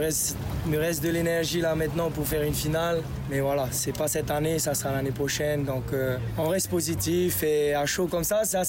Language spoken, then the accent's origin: French; Teahupoo, French Polynesia; Ici, chez moi, à Teahupo, avec toute ma famille ici